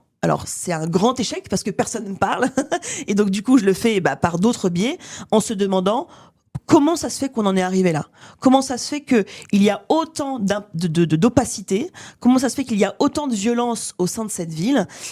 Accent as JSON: {"language": "French", "town": "Romorantin", "region": "Centre-Val de Loire", "country": "France", "said": "moi je viens de Romorantin, en Sologne. C'est pas mon département d'origine, je n'y ai pas vécu."}